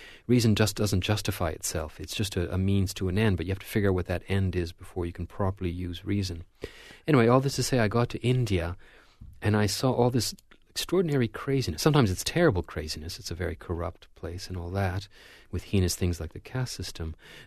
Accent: Quebec, Canada; I'm, first of all, Canadian. Canada's a much more secular society than the United States, and I come from Quebec

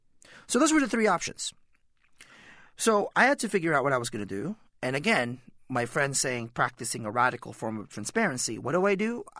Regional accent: California, United States; I've been to Arizona and I'm from California, so I've been to San Diego.

